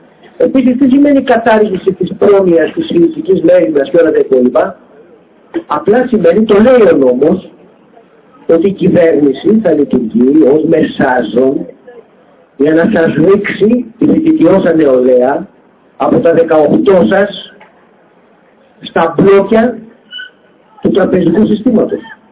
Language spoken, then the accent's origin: Greek; Keratsini, Attica, Greece; κατάγομαι από το Κερατζίνι, από το Πειραιά.